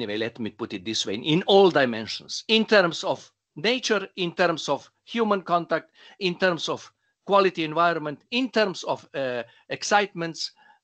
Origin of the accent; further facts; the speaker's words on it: Slovenia; English is a second language; For instance, I'm coming from Slovenia. country of 2 million.